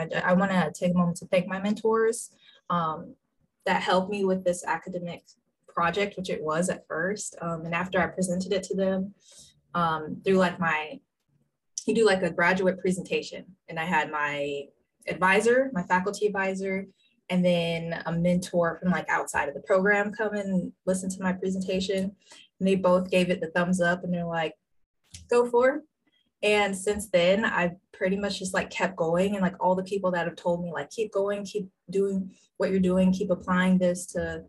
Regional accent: Plano, Texas, United States; I'm from Texas, Lone Star State. Specifically, I'm from the Dallas area, Plano, Texas

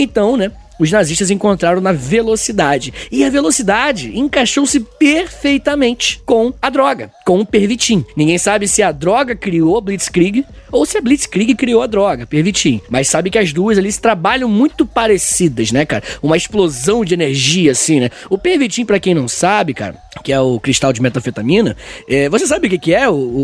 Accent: Rio de Janeiro, Brazil; E olha que eu sou do Rio de Janeiro.

